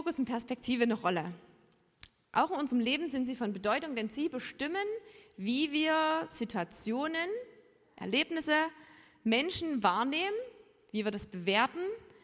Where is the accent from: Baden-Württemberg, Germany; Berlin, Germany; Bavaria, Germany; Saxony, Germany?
Saxony, Germany; Chemnitz; Genau, ich komme eigentlich aus Chemnitz.